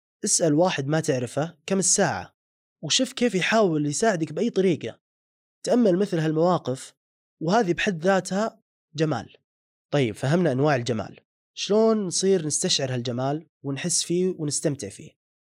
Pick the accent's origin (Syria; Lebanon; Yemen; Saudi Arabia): Saudi Arabia; في جملة منتشرة عندنا بالسعودية تقول لك عامل كما تعامل